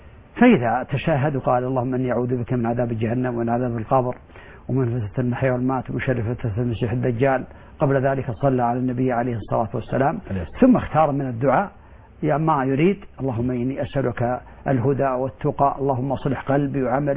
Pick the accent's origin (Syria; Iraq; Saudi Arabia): Saudi Arabia; لكن الحرج أن يكون إنسان في بلده مثلا عندنا في السعودية مثلا يلبس لباس شهرة